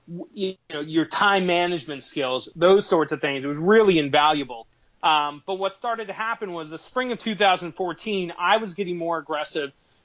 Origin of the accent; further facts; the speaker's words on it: Boston, Massachusetts, United States; Well, you know, I'm from Boston originally.